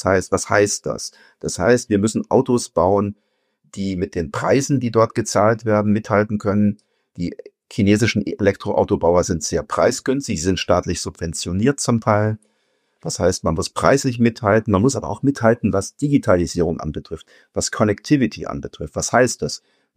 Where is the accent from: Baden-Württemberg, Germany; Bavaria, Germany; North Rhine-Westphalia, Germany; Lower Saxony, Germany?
Bavaria, Germany; sage ich jetzt mal als Oberbayer